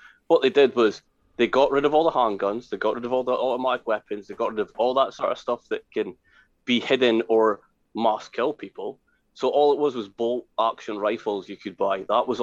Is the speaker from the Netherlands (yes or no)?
yes; Maastricht, Limburg, Netherlands; So you knew I grew up in Maastricht. It wasn't the best area.